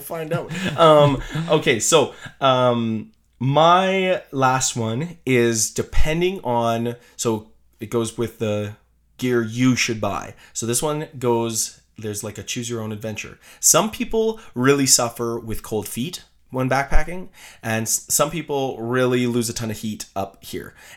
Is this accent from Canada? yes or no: yes; Canada; not local to me because I'm Canadian, but local to Americans.